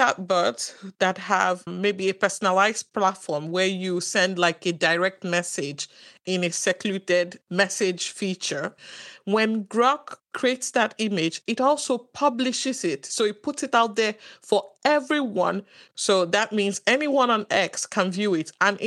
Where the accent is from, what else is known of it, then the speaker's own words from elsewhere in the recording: Nigeria; I'm Nigerian